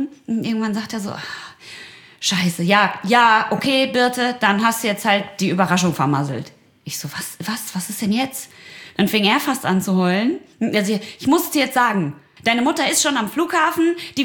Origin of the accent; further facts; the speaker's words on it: North Rhine-Westphalia, Germany; Ich komme aus dem Ruhrgebiet, ich trinke Bier.